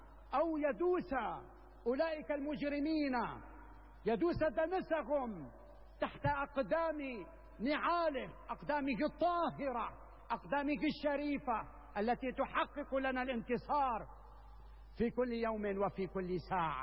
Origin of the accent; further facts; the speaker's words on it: Syria; ونحن اليوم واجب علينا كسوريين جميعا أن نتحلى بالوعي